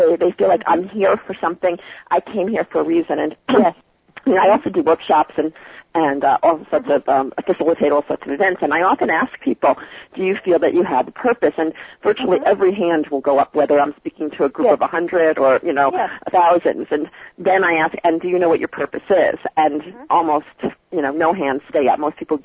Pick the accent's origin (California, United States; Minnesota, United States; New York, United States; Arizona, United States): New York, United States; now in Utah, United States; I am actually from New York. I just live in Utah now and love it.